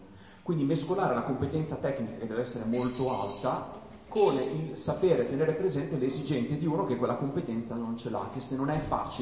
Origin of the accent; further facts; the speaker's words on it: Faenza, Emilia-Romagna, Italy; noi siamo di Faenza, insomma.